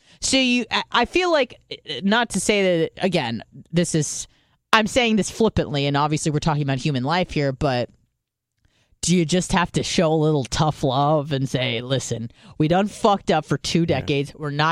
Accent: United States; I'm so proud to be an American

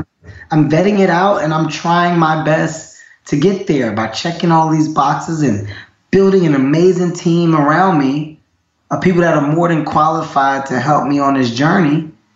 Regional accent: Philadelphia, Pennsylvania, United States; I'm a guy from North Philadelphia.

